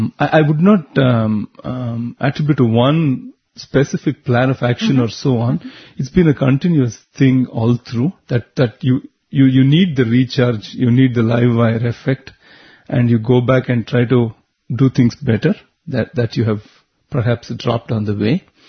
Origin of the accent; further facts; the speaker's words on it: Bangalore, Karnataka, India; And I'm from Bangalore.